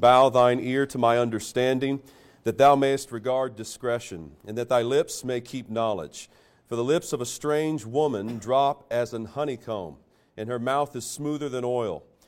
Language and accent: English; Florida, United States; And here I am, as one born and raised in Florida, now all the way across the country, gathered with saints.